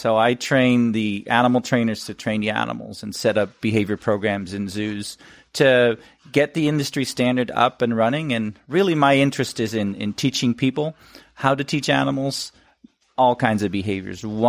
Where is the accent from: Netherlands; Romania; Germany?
Netherlands; English is a second language; moved away as an adult; now in United States; shows that I'm from Holland.